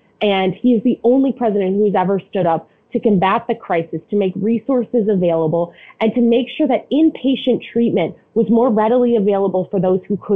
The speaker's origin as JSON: {"language": "English", "region": "New York", "country": "United States", "tie": "born or raised there", "said": "I grew up in the state of New York. And so for me, growing up in Republican politics in New York and being a conservative, I knew my vote wasn't going to mean much back home."}